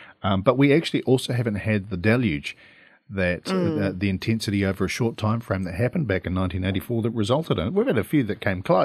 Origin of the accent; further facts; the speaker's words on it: Balclutha, Otago, New Zealand; so I come from Belcluth, a big river town.